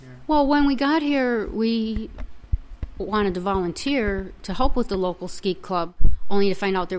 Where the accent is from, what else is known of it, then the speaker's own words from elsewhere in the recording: Chicago, Illinois, United States; moved away; Yeah, I'm from the Chicago area, and I moved up here because of cross-country skiing